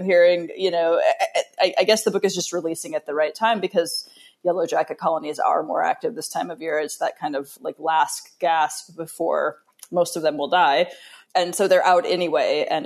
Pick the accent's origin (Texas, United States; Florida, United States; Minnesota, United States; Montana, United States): Montana, United States; and again, from Montana, which is my home state.